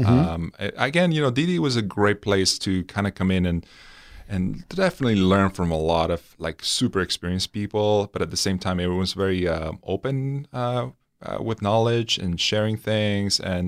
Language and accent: English; Venezuela; moved away as an adult; So, you know, like I basically was born and raised in Venezuela. I lived there until I was in my early 20s and studied architecture there.